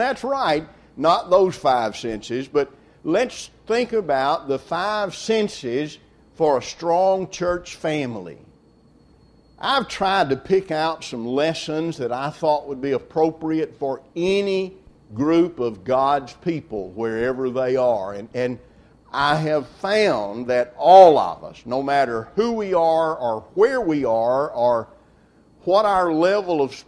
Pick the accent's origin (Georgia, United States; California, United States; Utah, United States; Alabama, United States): Alabama, United States; the congregation that I grew up in North Alabama.